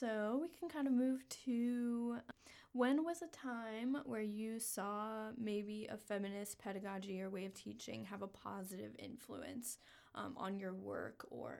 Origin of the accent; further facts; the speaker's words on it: Dallas, Texas, United States; so I'm from Dallas, actually, so I know a lot of people that go to A&M.